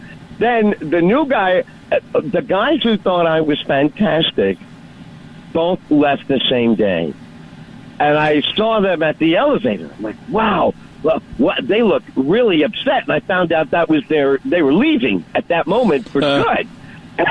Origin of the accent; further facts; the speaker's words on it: New York City, New York, United States; I'm from the Bronx.